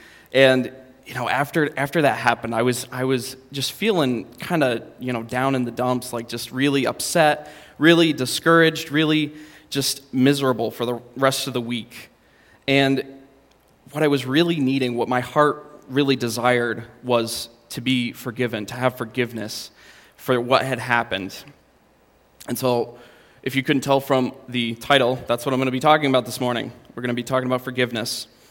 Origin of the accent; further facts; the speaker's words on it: New York, United States; but I got stuck, and I, you know, as a New Yorker, I did everything I could to get it unstuck.